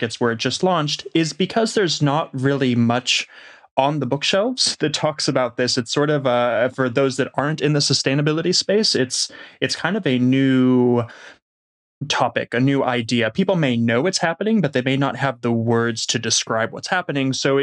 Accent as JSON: {"language": "English", "town": "Los Angeles", "region": "California", "country": "United States", "also_born_or_lived": "New York / Shanghai / Seoul", "moved": "yes", "lives_now": "Melbourne, Australia", "said": "So for anybody listening, I'm originally from Los Angeles, but I do live in Melbourne. I've lived kind of all over the world. So New York, Shanghai, Seoul, and now here."}